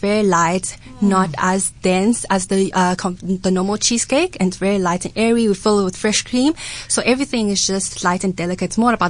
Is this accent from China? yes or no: yes; China; now in South Africa; So I grew up in China. I had primary school there